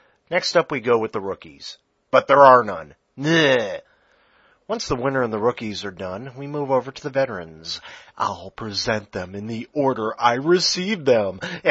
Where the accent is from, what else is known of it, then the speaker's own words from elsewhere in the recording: Texas, United States; I'm Texan, I'm Jewish, and I didn't vote for the guy.